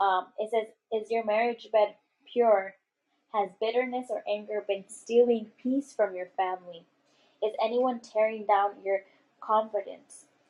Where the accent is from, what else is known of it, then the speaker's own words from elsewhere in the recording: El Paso, Texas, United States; born there; And I was born in El Paso, my brother was born in Mexico, but she brought us to the States